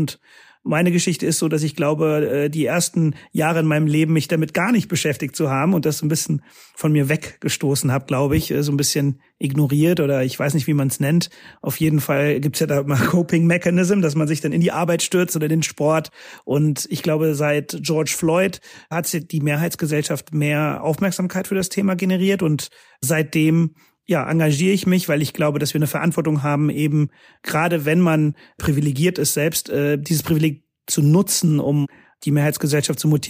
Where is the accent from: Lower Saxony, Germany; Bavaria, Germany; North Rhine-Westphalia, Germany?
North Rhine-Westphalia, Germany; Bonn; moved away as an adult; also born or lived in Cologne / London; Ja, ich bin ein Rheinländer, würde ich sagen, in Bonn geboren, in Köln studiert, bin sehr früh raus in die weite Welt nach dem Studium nach London